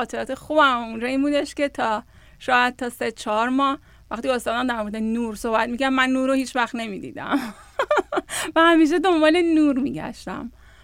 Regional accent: Iran; moved away; افتخار میکنم که یک ایرانی هستم و همیشه هم با افتخار اینجا گفتم که من یک ایرانی هستم، کشوری با تمدنی غنی.

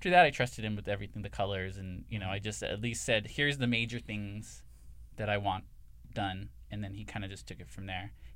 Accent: California, United States; I'm from San Gabriel Valley, so I went to a tattoo convention over there at Pomona Fairplex, walked around.

